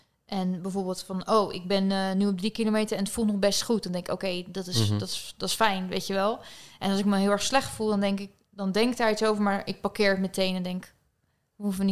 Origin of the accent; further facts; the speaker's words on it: Boskoop, South Holland, Netherlands; Ja, ik kom uit Boskoop Alphen aan den Rijn, dus polder.